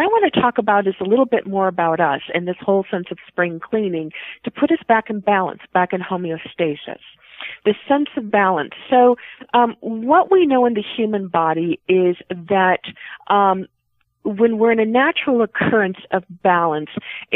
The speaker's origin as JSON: {"language": "English", "country": "United States", "said": "that you're carrying the dirt as a recognition of who you are, because I'm American Indian, of Mother Earth?"}